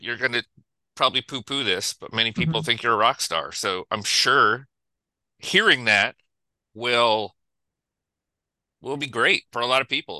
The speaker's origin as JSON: {"language": "English", "town": "Indianapolis", "region": "Indiana", "country": "United States", "said": "I'm from Indianapolis. So I had friends that went there and anthropology wasn't on my radar at all."}